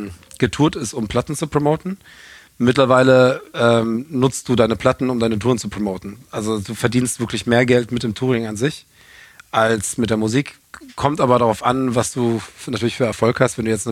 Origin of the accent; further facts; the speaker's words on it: Düsseldorf, North Rhine-Westphalia, Germany; now in Spain; komme ursprünglich aus Düsseldorf, bin halber Spanier, halber Deutscher. Momentan mehr in Spanien als in Deutschland.